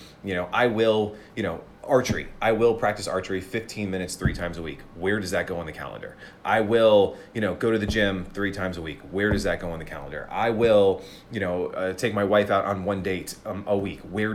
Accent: the South, United States; It was very New York lyrics meets, but like we're from the South, right?

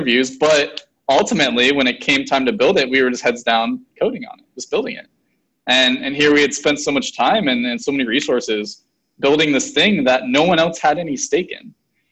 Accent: Lake Mary, Florida, United States; Yeah, so I was born in Lake Mary, went to school here, went to a college

